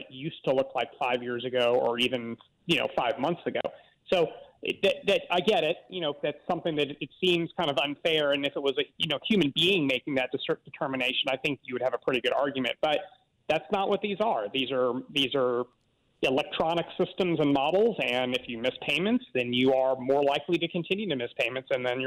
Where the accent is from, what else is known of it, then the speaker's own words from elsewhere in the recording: Atlanta, Georgia, United States; I get it. I'm from Atlanta. I get it.